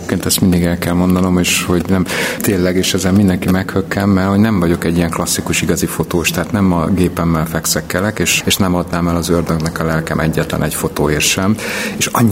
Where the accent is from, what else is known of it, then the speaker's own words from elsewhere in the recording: Budapest, Hungary; amikor a 9. kerületben nőttem fel, cigányok között mindent megéltem